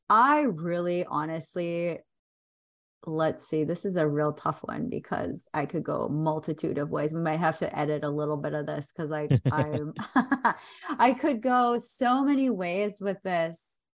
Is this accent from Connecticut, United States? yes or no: no; North Dakota, United States; moved away as an adult; now in Austin, United States; I was in my home state of North Dakota and just recently moved to Austin, Texas.